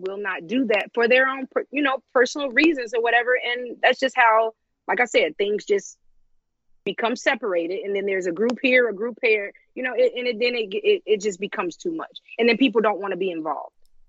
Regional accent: Cincinnati, Ohio, United States; because I am from Cincinnati, Ohio. And, you know, it's basically something that just represents me and my city.

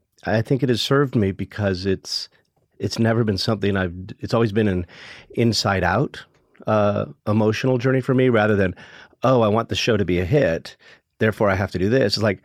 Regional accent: Hawaii, United States; I was born and raised in Hawaii, and I grew up around a TV studio because my mother worked for CBS affiliate.

